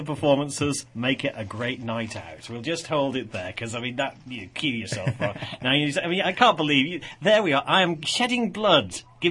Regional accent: Middlesbrough, North East England, United Kingdom; now in Lincoln, United Kingdom; I am from Middlesbrough, and I have worked at the university since the very beginning.

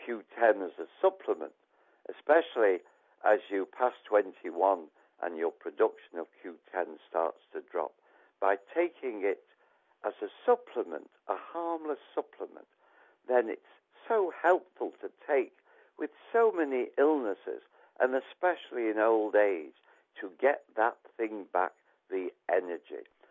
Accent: Blackpool, North West England, United Kingdom; born there; He's remarking on Blackpool, listeners, because I was born in Blackpool.

